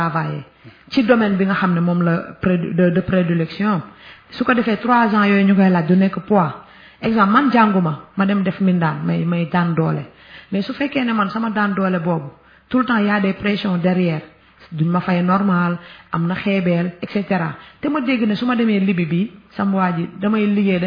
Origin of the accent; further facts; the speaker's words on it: Senegal; quand on me refuse tout parce que je suis sénégalais